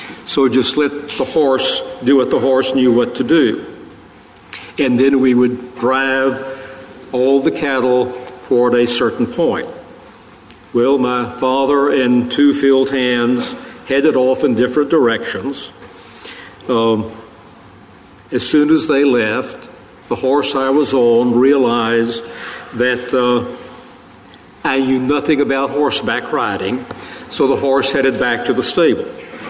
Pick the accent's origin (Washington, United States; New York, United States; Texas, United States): Texas, United States; Gonzales; I grew up in Gonzales. I attended the public schools there. My father was a rancher